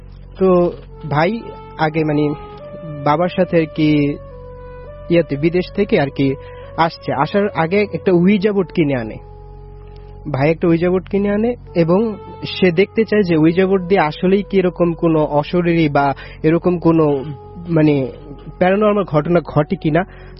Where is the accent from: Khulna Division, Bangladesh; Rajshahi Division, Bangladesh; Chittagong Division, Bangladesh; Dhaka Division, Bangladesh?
Dhaka Division, Bangladesh; Satarkul; আমি সাতারকুল থেকে আসছি।